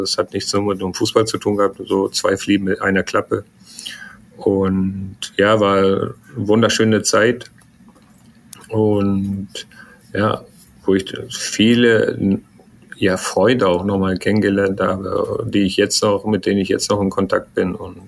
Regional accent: Germany; oh geil, in Deutschland, da wo ich aufgewachsen bin

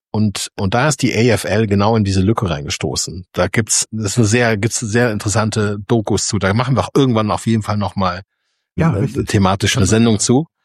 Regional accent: Germany; Da habe ich als Deutscher eine ganz andere Sicht drauf, weil ich anders erzogen wurde.

